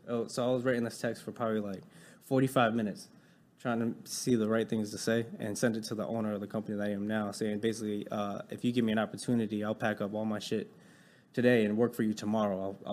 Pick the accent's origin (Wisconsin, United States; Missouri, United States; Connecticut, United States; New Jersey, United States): Connecticut, United States; moved away as an adult; now in Dallas, United States; I'm 27 years old. I'm from Connecticut. It's like Northeast. Nobody knows where that is. And I moved down here about 7 months ago to become a watch dealer in Dallas.